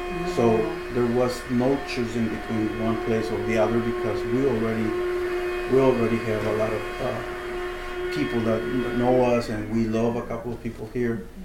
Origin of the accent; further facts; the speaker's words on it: Tijuana, Baja California, Mexico; And if you were born and raised in Tijuana, you usually do things crossing the border.